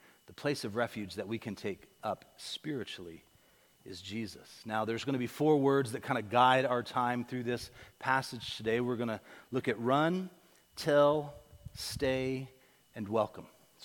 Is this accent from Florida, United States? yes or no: yes; Florida, United States; Now, I'm born and raised in Florida